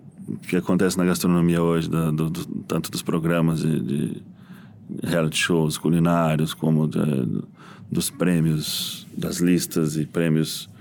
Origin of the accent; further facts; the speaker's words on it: Londrina, Paraná, Brazil; Quando eu era jovem, em Londrina ainda, a gente fazia muito churrasco com os amigos.